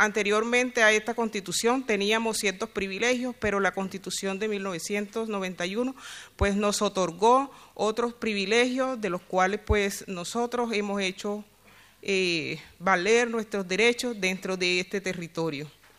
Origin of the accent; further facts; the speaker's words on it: Caribbean Region, Colombia; vengo de Colombia, región Caribe, que queda al norte del país.